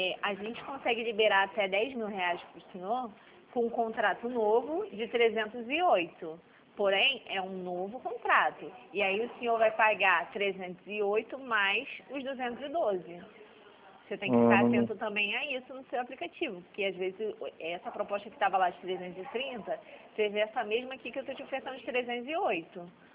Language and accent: Portuguese; Rio de Janeiro, Brazil; sou do Rio de Janeiro.